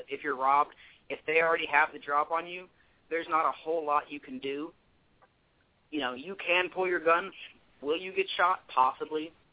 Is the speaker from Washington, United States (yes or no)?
no; Texas, United States; Yeah, well, I'm from Texas. I love guns. I grew up shooting.